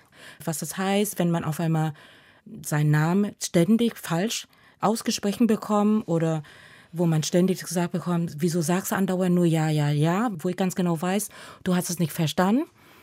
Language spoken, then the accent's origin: German; Vietnam; now in Germany; Und daher ist Vietnam zwar sehr weit für mich, meine Heimat, aber gleichzeitig, oder auch meine Wurzel